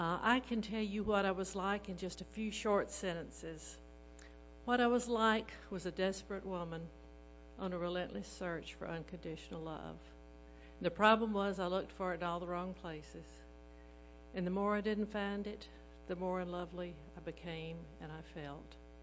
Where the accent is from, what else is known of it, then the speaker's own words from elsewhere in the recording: Fredericksburg, Texas, United States; I am from Fredericksburg, Texas, Michaela. And Texas is so good.